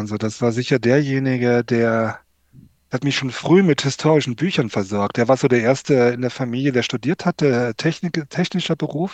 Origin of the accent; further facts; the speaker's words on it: Siegen, North Rhine-Westphalia, Germany; ich bin aufgewachsen in Siegen, in so 60er Jahre, Anfang 70er Jahre, 64 eben geboren, wie du ja Dore schon gesagt hast. So einer typischen kleinen, ja, so kleinen Reihenhaussiedlung, ja, die so typisch war für die damalige Zeit. Vier Geschwister, die ich hatte